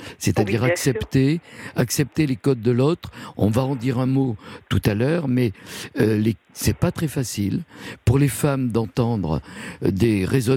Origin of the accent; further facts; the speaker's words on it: Bordeaux, Nouvelle-Aquitaine, France; je suis de Bordeaux et effectivement on ne doit pas mettre d'eau dans son vin.